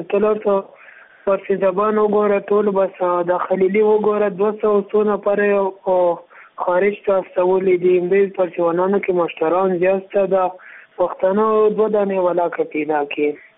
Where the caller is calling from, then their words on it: Laghman, Afghanistan; صدت خبرې کوم د لغمن ولایت څخه.